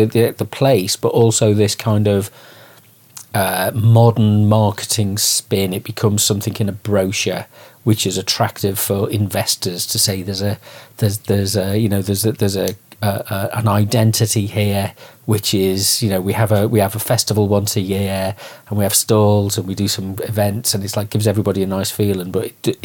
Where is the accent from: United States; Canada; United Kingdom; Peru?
United Kingdom; Liverpool, North West England; my experience growing up in Liverpool is very similar in a sense